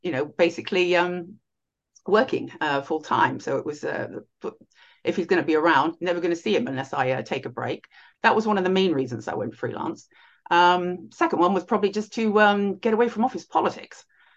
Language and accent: English; United Kingdom; after university, I'm originally British.